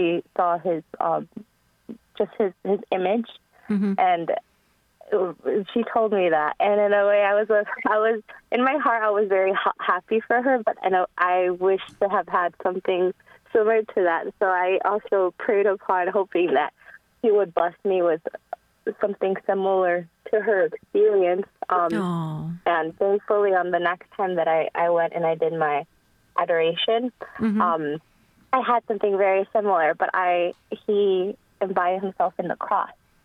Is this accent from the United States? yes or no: no; Mexico; I'm Hispanic. I'm from Mexico